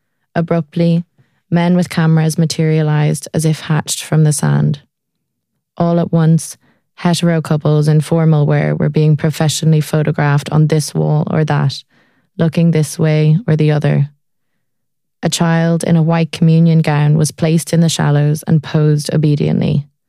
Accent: Dublin, Leinster, Ireland; moved away as an adult; I had just never seen weather like that here when I was growing up in Dublin.

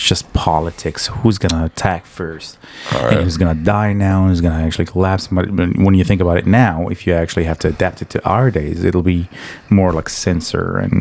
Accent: Morocco; I'm from Morocco, dude.

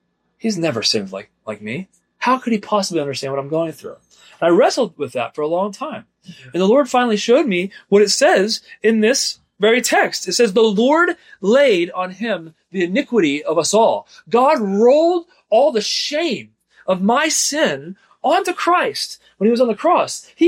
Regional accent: Ireland; Look, we are both Irish, so it gets emotional sometimes, right?

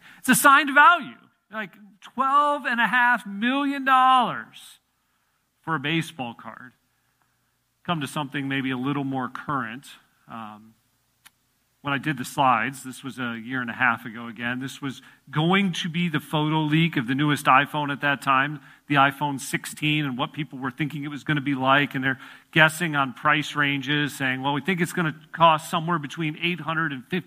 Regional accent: Illinois, United States; I grew up in Illinois. That's a cornflake that is shaped like Illinois.

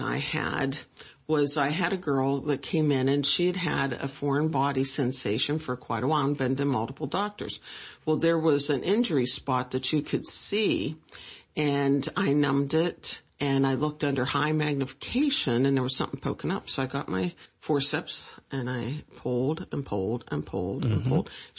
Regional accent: Reynoldsville, Pennsylvania, United States; Well, I grew up near Reynoldsville, so I've been here all my life. I graduated from DuBois High School.

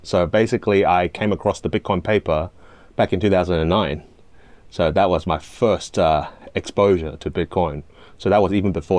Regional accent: Australia; moved away as an adult; now in Hong Kong; I was living in Hong Kong until I was 7, and then I moved to Australia. So I grew up in Australia, and basically went through school, university, and then worked there for a bit

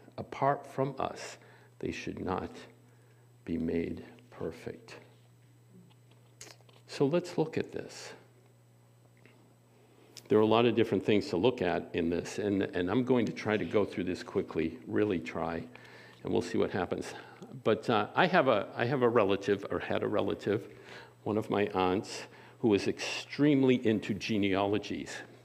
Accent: Framingham, Massachusetts, United States; born there; I'm a New Englander. You know, I was born in Framingham.

